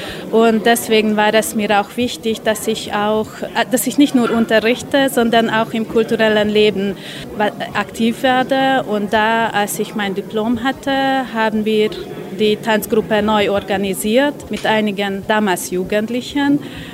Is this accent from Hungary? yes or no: yes; Nadvar, Hungary; Ich stamme aus Nadvar und ich lebe auch hier in Nadvar